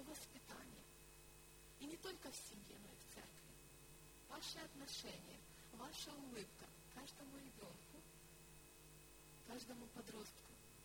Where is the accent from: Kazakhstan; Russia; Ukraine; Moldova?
Ukraine; Novohrad-Volynskyi, Zhytomyr Oblast; я сама из Новгорода Волынского